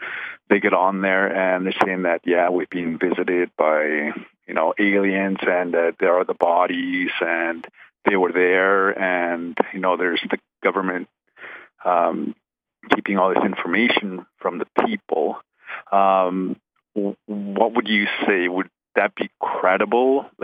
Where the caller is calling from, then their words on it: Calgary, Alberta, Canada; Hey, Brian. … from Calgary.